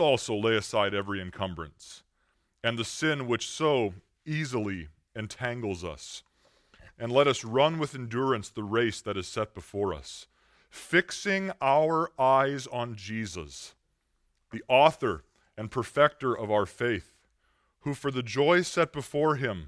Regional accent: Minnesota, United States; I'm from Minnesota, so mountains were new to me.

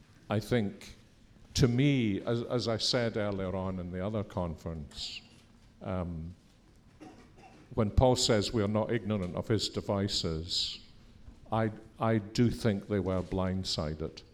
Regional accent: Scotland, United Kingdom; And I personally, as a Scot, you know, I have a lot of sadness about the terrible divisions that there were.

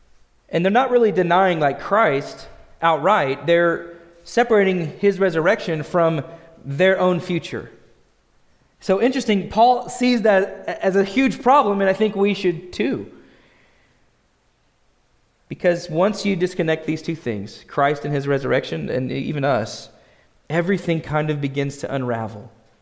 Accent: Arkansas, United States; as we're new Kansans here, we're not Arkansans, we just lost two letters. That's all. We're from Arkansas. It's not your Kansas, it's our Kansas.

